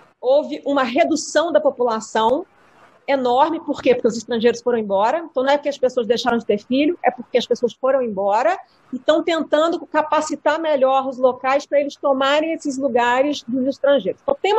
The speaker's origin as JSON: {"language": "Portuguese", "country": "Brazil", "moved": "yes", "said": "Eu sou brasileira, cara. Não é porque eu saí daqui que eu voto no Brasil, eu pago imposto no Brasil ainda, meu domicílio fiscal é o Brasil"}